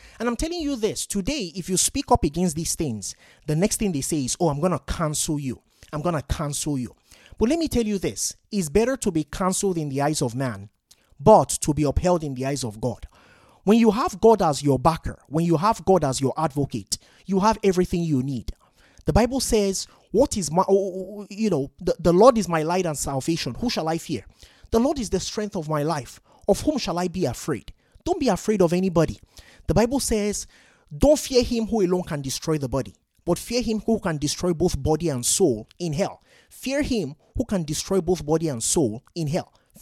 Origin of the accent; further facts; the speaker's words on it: Nigeria; Many of you know I'm a Nigerian.